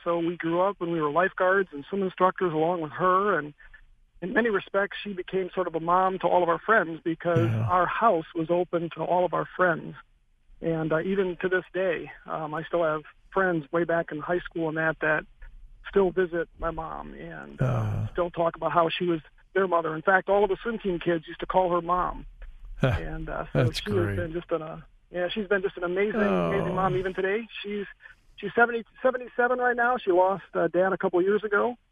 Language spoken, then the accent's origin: English; Wisconsin, United States; We grew up in Wisconsin, and we'd go down on occasion